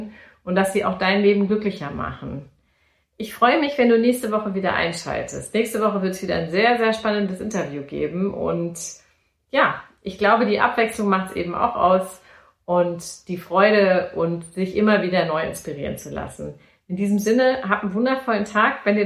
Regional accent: Hanover, Lower Saxony, Germany; also born or lived in Munich / Nuremberg; ich komme ja aus Hannover, ich bin in Hannover zu Hause oder in München. Und in Nürnberg habe ich mich nicht so zu Hause gefühlt. Das sind so die drei Städte, wo ich am meisten gelebt habe.

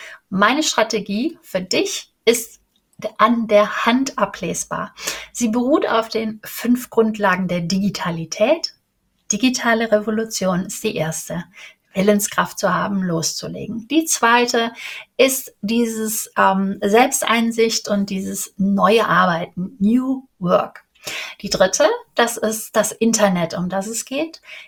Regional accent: Cologne, North Rhine-Westphalia, Germany; Ich bin Kölnerin.

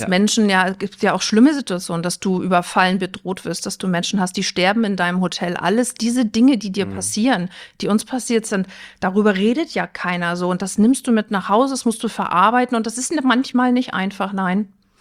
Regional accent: Rostock, Mecklenburg-Vorpommern, Germany; Ich bin ein Küstenkind, ich komme aus Rostock, original.

